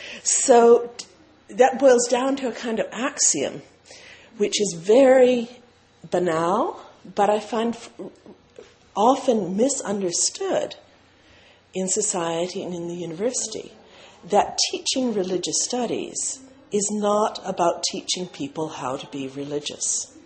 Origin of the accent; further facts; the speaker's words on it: United States; and I say this as an American, I think, which I am